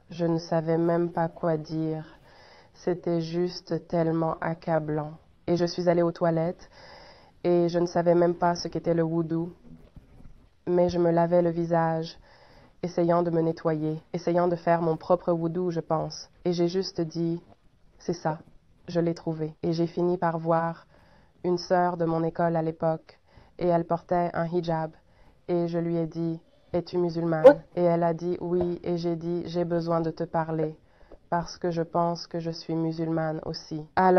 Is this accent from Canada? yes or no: yes; Canada; Je suis canadien. Je ne connais que ma mère.